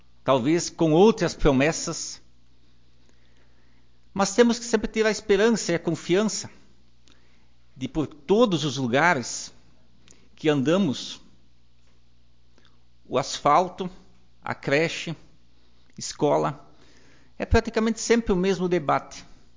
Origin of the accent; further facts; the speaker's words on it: Palmas, Brazil; Venho de Palmas, a nossa angústia também é relativa à creche, relativas a um pouco de asfalto.